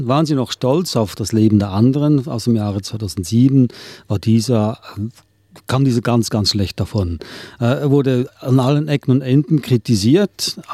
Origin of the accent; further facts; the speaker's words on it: Switzerland; Ich bin Schweizer